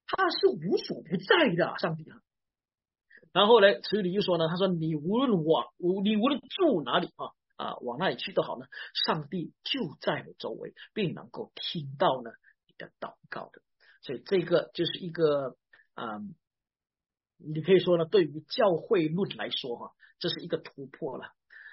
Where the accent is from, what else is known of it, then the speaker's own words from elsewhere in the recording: Malaysia; 我本身呢，我是来自马来西亚